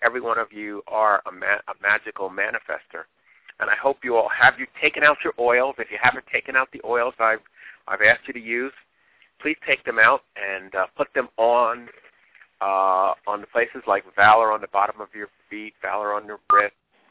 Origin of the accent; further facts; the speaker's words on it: Union, New Jersey, United States; I'm from Union, New Jersey, and thank you again all for being with us.